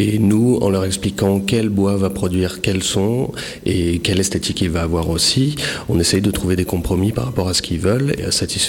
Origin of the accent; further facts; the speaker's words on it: Gap, Provence-Alpes-Côte d'Azur, France; Oui, je suis originaire de Gap. Moi, je suis né ici, je suis parti un petit peu pour les études et puis j'ai décidé de revenir m'installer ici